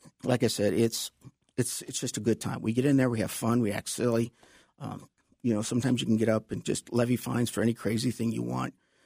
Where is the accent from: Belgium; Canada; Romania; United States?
United States; Detroit Lakes, Minnesota; I'm up from Detroit Lakes